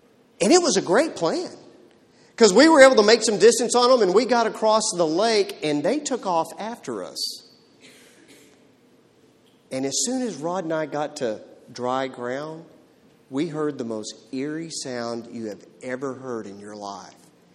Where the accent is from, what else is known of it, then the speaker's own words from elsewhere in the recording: Lubbock, Texas, United States; When I was a kid, I grew up in West Texas, as Russ already told you, and living in Lubbock, probably maybe once, twice a year, you'd get a great snow.